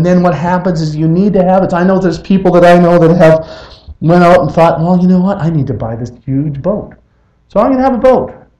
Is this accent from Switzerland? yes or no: no; Canada; When I grew up in Canada, we didn't have prom.